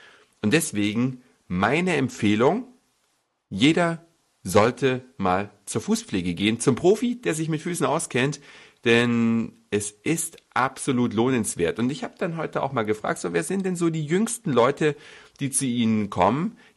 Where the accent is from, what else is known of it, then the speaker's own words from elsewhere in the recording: Hamburg, Germany; Und als Hamburger hat man es deswegen schon manchmal ein bisschen satt und denkt, schon wieder Feuerwerk.